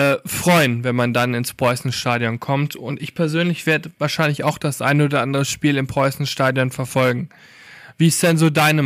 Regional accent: North Rhine-Westphalia, Germany; born there; Ich komme ja gebürtig aus dem Westmünsterland, wie einige von euch wissen.

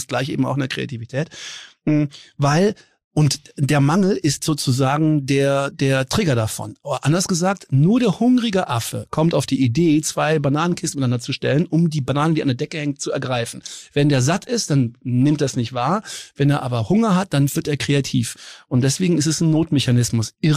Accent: Gerlingen, Baden-Württemberg, Germany; Ich komme aus Gerlingen.

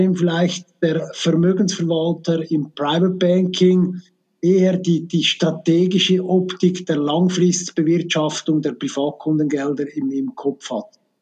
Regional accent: Uri, Switzerland; ich komme aus dem Kanton Uri

